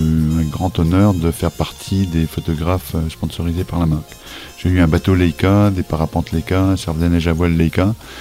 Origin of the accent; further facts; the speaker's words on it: Plouézec, Brittany, France; mes parents sont d'origine bretonne. J'ai eu l'occasion de tomber dans la mer quand j'étais petit, puisque je vivais dans la région de Paimpol, à Plouézec